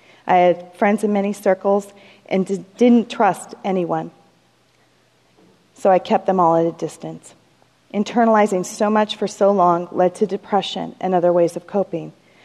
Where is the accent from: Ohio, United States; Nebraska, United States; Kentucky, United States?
Nebraska, United States; Omaha; born there; I was born in Omaha, Nebraska in 1979 to a hairdresser and a flyboy.